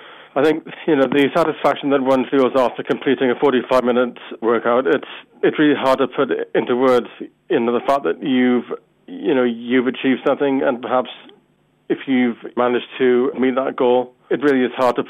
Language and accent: English; Cardiff, Wales, United Kingdom; I'm 35 from Cardiff.